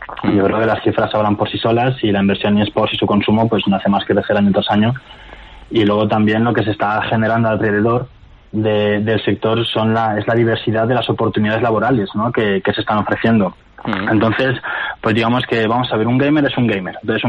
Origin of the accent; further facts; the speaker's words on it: Madrid, Community of Madrid, Spain; tengo 24 años, soy de Madrid